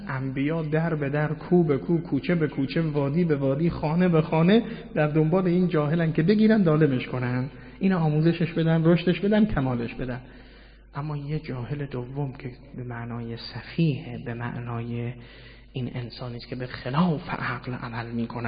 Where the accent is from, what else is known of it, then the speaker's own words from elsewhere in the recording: Mashhad, Razavi Khorasan, Iran; حالا با لهجه خاص خودشون و شیوایی کلامشون که در لهجه ما مشهدی ها نیست،